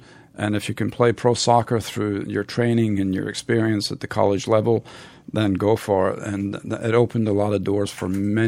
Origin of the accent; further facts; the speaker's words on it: New Jersey, United States; In fact, they built the giant stadium not too far from my hometown in North Jersey